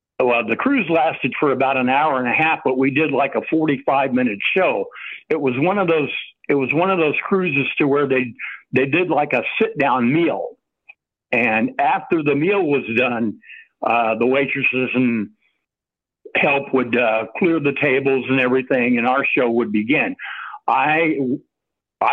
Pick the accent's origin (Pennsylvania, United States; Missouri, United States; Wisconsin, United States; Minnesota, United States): Missouri, United States; Versailles; I grew up here in Versailles.